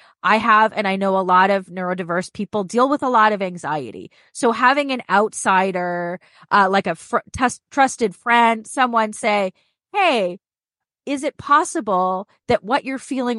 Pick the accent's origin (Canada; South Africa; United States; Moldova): Canada; Toronto, Ontario; I'm from Toronto, Canada.